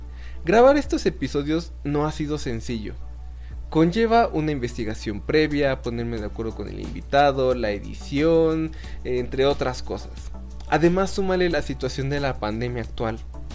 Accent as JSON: {"language": "Spanish", "country": "Mexico", "said": "y por supuesto en mi país, México."}